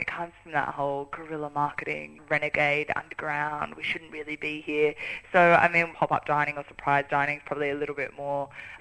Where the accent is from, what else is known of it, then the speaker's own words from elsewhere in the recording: Broken Hill, New South Wales, Australia; growing up in Broken Hill, there weren't a lot of options to eat out. But that said, we grew up with a massive backyard, a massive veggie patch out there.